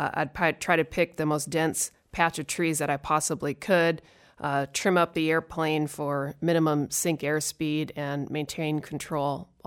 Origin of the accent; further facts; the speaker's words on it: Montana, United States; I grew up in Montana. I flew over the trees, rarely over water.